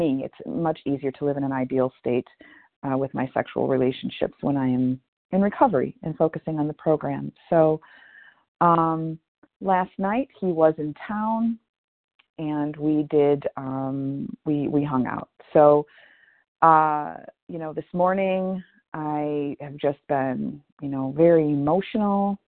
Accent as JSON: {"language": "English", "town": "Detroit", "region": "Michigan", "country": "United States", "said": "I'm from Detroit."}